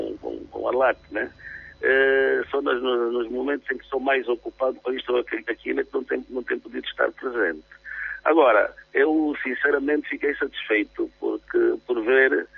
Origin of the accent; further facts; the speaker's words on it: Benguela, Angola; Eu vinha de Benguela, de uma família musical, né? E fui aprendendo no quintal, em casa, com o pessoal do bairro